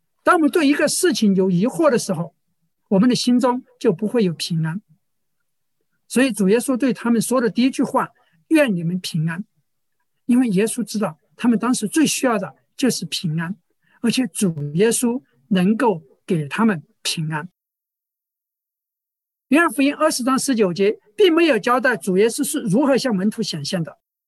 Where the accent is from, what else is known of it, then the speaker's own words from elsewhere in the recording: Sichuan, China; 不像我们四川人见面总爱问一句你吃了没有